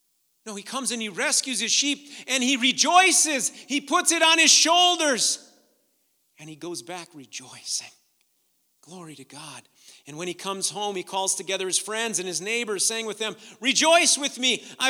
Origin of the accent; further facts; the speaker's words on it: Madison, Wisconsin, United States; He was my best friend growing up in Madison, Wisconsin.